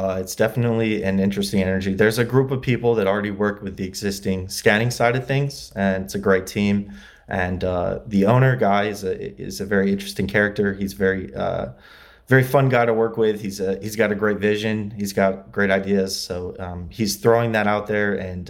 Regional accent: LaGrange, Indiana, United States; now in Los Angeles, United States; I'm actually from Indiana originally. I've been out here for about 7 years. I grew up in Indiana, LaGrange, Indiana. It's near South Bend.

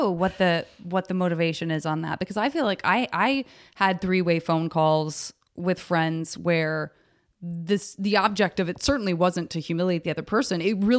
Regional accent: Tucson, Arizona, United States; Eating, I eat, and I'm from Tucson. This is about me.

